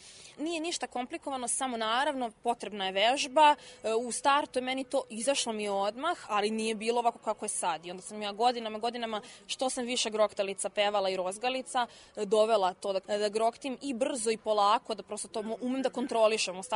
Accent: Batajnica, Belgrade, Serbia; dolazim iz Batajnice

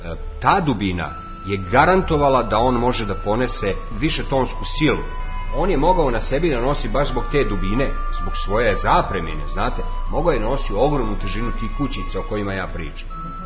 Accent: Serbia; kome i mi kao Srbi pripadamo, je li tako? Kao nebeski narod.

